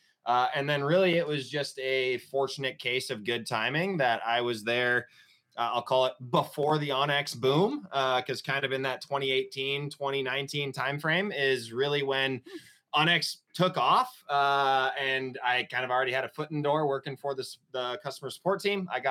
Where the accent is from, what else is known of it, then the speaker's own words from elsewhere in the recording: Wisconsin, United States; I was born and raised in Wisconsin, went to Iowa State for no other reason than to get resident deer tags